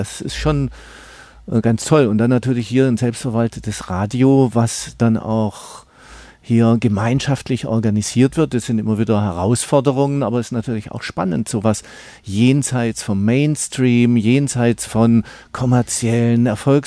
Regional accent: Lichtenwald, Baden-Württemberg, Germany; Lichtenwald ist zwischen auf dem Schurwald irgendwo da, zwischen Reichenbach und Plochingen.

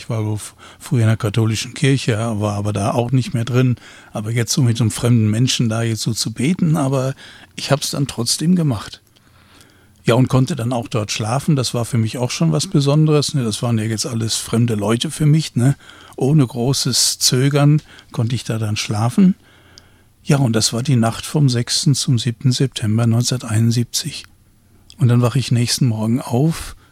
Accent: Dortmund, North Rhine-Westphalia, Germany; ich komme aus Dortmund

